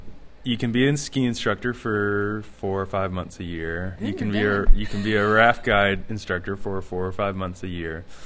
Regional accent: Little Rock, Arkansas, United States; I am from here. Yep. I was born and raised in Little Rock. And then I went to graduate school in Missoula.

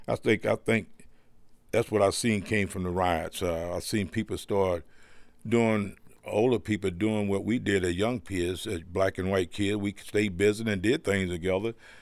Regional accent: Iron Oak, Virginia, United States; I come from the South, and, you know, like the South, you know, I talks about this a lot. I came from a little coal mining town, Iron Oak, Virginia, population about 200

